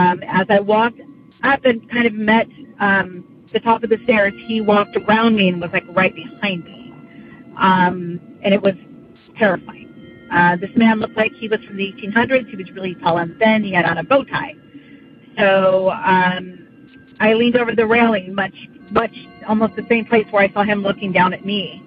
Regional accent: California, United States; And we live in the Sacramento County, but we're from the Central Valley.

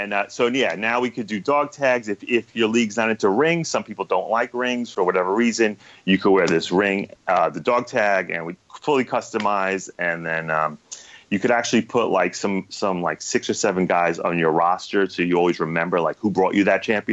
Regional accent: New York, United States; I grew up in New York, absolutely.

